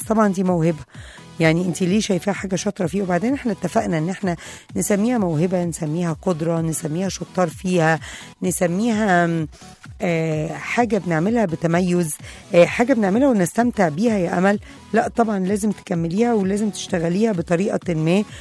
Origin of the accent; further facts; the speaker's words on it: Egypt; فهتلاقيني أنا مصرية حتى النخاع زي ما بيقولوا.